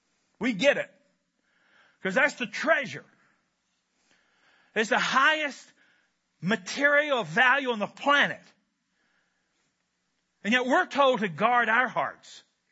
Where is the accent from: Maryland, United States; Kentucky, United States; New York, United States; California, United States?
Kentucky, United States; I'm from Kentucky, where we have three things going for us.